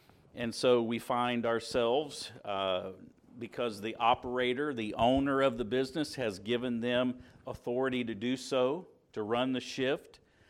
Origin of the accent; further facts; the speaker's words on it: Indiana, United States; growing up in Indiana, you were either an IU fan or you were a Kentucky Wildcats fan, and we were IU fans